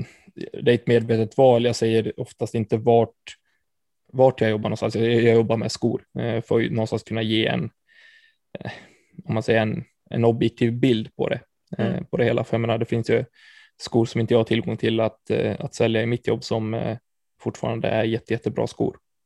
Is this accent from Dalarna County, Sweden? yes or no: yes; Falun, Dalarna County, Sweden; Jag är från Falun i grund och botten i Dalarna. Så jag har ju mycket vänner och framförallt familj där.